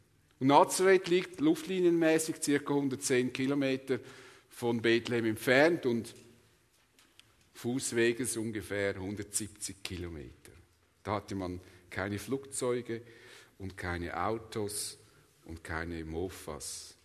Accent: Switzerland; So würden wir ja als Schweizer denken, mit unserem Hintergrund vom Bürgerrecht und so.

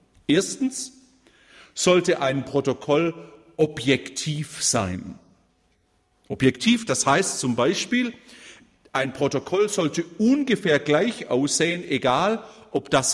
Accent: Baden-Württemberg, Germany; weil ich als Schwabe immer Leben sage

